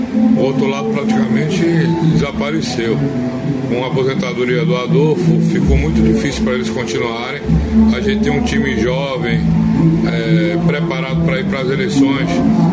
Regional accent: Campo Formoso, Bahia, Brazil; não servir para eu beneficiar a minha terra, não vale nada. E aí eu prefiro ficar com carinho dos Campo Formosenses, que sabem que se eu estou lá é para servir essa terra.

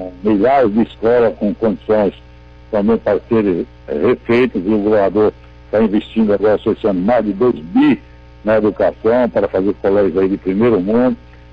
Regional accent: Campo Formoso, Bahia, Brazil; born there; Eu não nasci em São Tomé, como muitos imaginam, eu nasci em Campo Formoso, mas nascimento.

